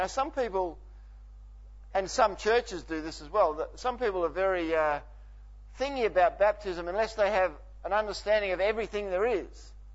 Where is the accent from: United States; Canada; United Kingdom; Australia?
Australia; Harvey, Western Australia; I grew up in Harvey, a little country town, and was part of a Church of Christ there